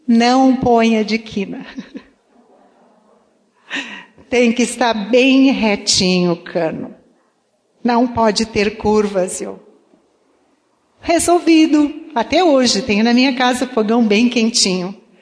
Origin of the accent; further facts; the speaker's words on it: Santa Rosa, Rio Grande do Sul, Brazil; como eu fui criada no interior, em Santa Rosa...